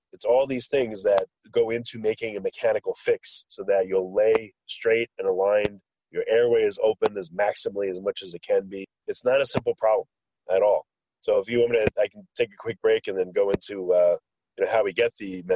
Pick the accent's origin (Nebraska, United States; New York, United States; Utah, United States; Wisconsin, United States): New York, United States; So, like, you know, I'm from New York. I went to visit my parents.